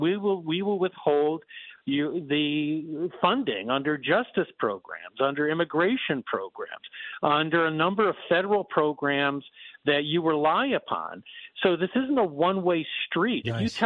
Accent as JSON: {"language": "English", "town": "Chicago", "region": "Illinois", "country": "United States", "said": "I'm from Chicago, and the impact of unlawful immigration in Chicago is immense."}